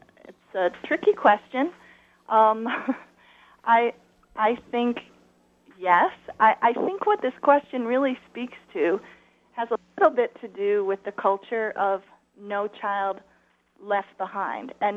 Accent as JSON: {"language": "English", "town": "Chicago", "region": "Illinois", "country": "United States", "tie": "born or raised there", "said": "I really believed that for myself as a child growing up in Chicago."}